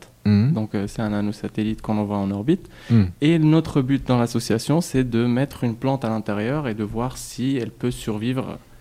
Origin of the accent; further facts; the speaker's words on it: Morocco; now in France; Alors, je suis marocain, j'ai ouais. fait mes études là-bas